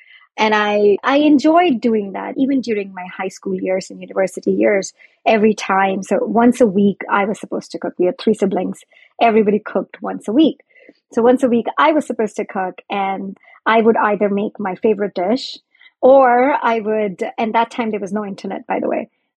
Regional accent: India; I grew up in a household where my mother loved to cook. I grew up in India.

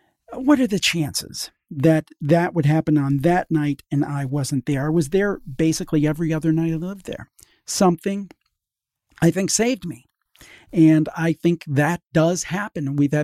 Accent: Cleveland, Ohio, United States; I'm from the Cleveland area.

